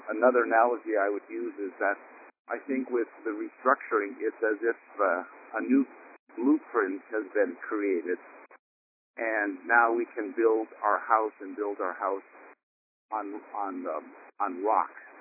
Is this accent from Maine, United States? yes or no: yes; Portland, Maine, United States; I'm from Portland, Maine, and we're into the heating season.